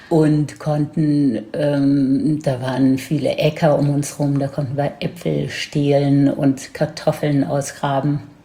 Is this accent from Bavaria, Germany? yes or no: no; Baden-Württemberg, Germany; Und ich bin in Ziegelbach aufgewachsen.